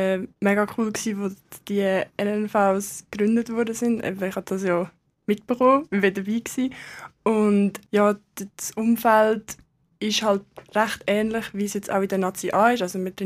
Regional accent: Biberstein, Aargau, Switzerland; Biberstein, das ist gerade neben Aarau.

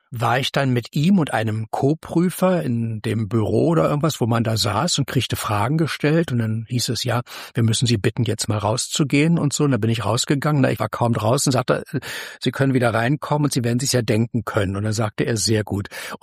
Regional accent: Berlin, Germany; Ich bin in Kreuzberg groß geworden, in der Urbanstraße an dem letzten Zipfel Richtung Hallisches Tor.

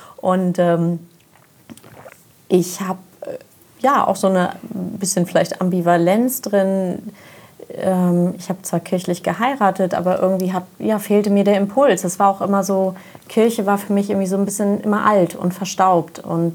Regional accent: North Germany, Germany; Also ja, wir kommen alle aus dem Norden, lieben die Ostsee.

